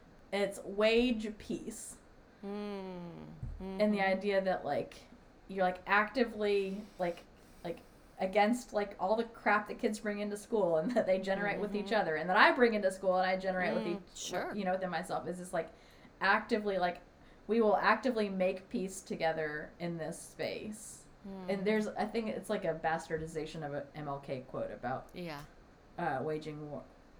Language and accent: English; Tennessee, United States; And then, because I'm from Tennessee, and I love